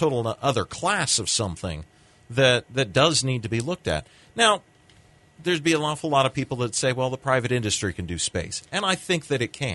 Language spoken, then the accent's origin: English; United States; it's just, I find it personally insulting, as an American, that our astronauts have to hitch a ride with the Russians to get to space.